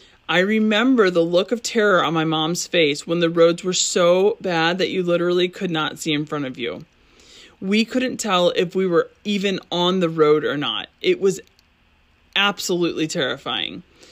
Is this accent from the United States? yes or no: yes; Michigan, United States; I grew up in Michigan and my mom's family lived in Ohio.